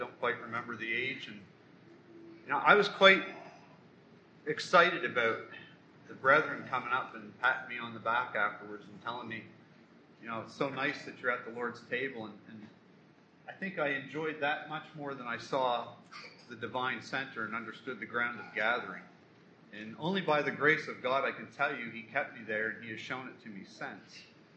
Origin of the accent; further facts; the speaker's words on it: Lorneville, Canada; And I can remember growing up in Lorneville, and there was a family, and this man, he would be the grandfather